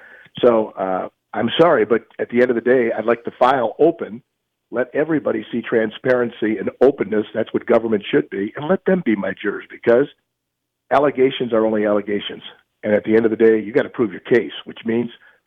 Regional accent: Michigan, United States; I grew up homegrown in Macomb, lived here all my life, made my roots here and, you know, solidified them.

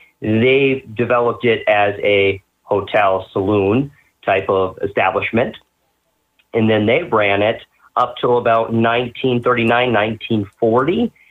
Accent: Escanaba, Michigan, United States; born and raised in Escanaba, I've always known about

